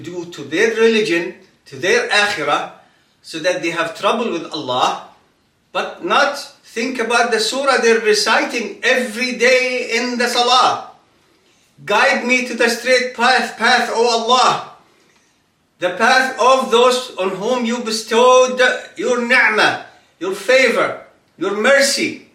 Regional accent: Kuwait; When we were young, growing up in Kuwait

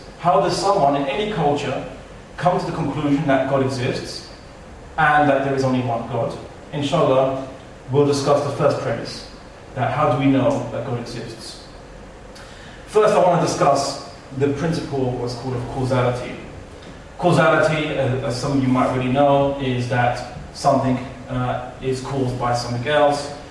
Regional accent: Portugal; yes, I am from Spain and Portugal, but don't say I'm Spanish, I'm Portuguese.

